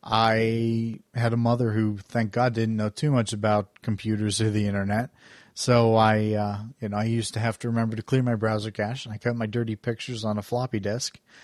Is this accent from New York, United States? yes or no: no; Warren, Pennsylvania, United States; Rumor has it that in my hometown of Warren, Pennsylvania, they drove out a pediatrician who happened to be a lesbian.